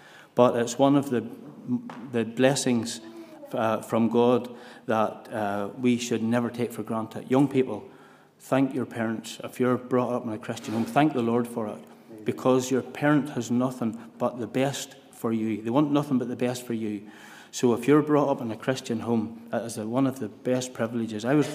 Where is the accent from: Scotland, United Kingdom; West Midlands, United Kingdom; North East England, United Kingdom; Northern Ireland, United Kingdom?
Northern Ireland, United Kingdom; Ballymoney; I come from Ballymoney.